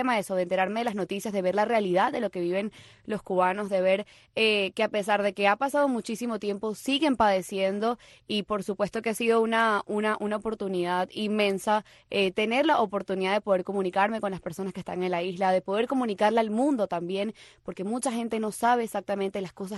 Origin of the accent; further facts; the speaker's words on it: Venezuela; now in Cuba; Bueno, en mi caso, yo soy venezolana.